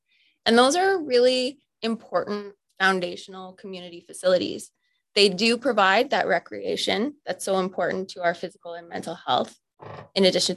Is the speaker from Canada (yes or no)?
yes; Oyen, Alberta, Canada; I grew up here. I started, I was born in Oyen, Alberta, actually, and then grew up on a farm halfway between Oyen and Capon, or sorry, in the Capon area, halfway between Oyen and Vine Loss.